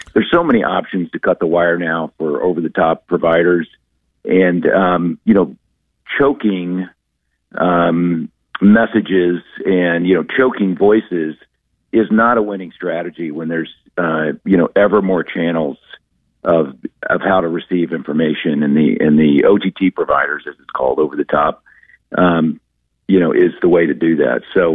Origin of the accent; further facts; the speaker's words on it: Dallas, Texas, United States; So, you know, I grew up in Dallas, Texas, and, you know, I'm just always stunned by the beauty of New York State.